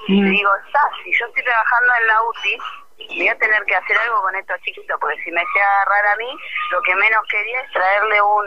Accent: San Clemente, Buenos Aires Province, Argentina; Primero que me crié, nacida y criada acá en San Clemente, vos me conoces hace muchos años.

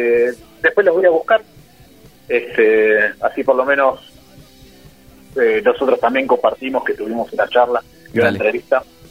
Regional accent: Escobar, Buenos Aires Province, Argentina; acá en Escobar, nosotros somos de Escobar, sí. de la provincia de Buenos Aires.

